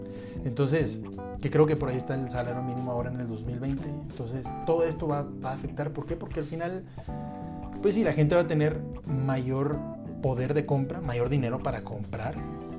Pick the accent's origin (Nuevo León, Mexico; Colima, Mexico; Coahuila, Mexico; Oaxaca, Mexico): Nuevo León, Mexico; Monterrey; Yo, por ejemplo, soy de Monterrey, conozco mucha gente